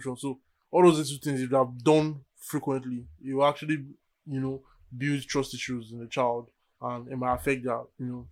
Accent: Nigeria; Growing up in Nigeria

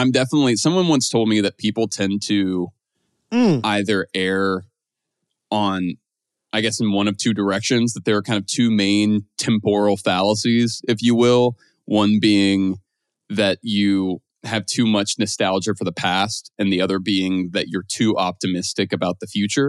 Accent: Louisiana, United States; I was actually supposed to go back home to my hometown, Louisiana, last weekend for a wedding.

